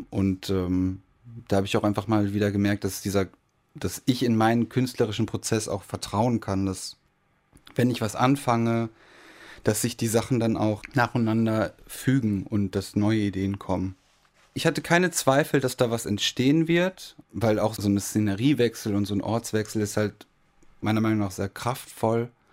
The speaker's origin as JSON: {"language": "German", "country": "Germany", "said": "also ich finde gerade so für mich als Deutscher, wo man immer so, man hat immer diese Uhr irgendwo in sich drin"}